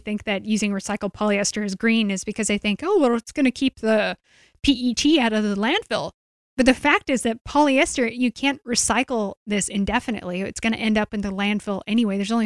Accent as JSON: {"language": "English", "region": "Oregon", "country": "United States", "tie": "born or raised there", "said": "But where I grew up in Oregon, there's more llamas there than anywhere else in the country."}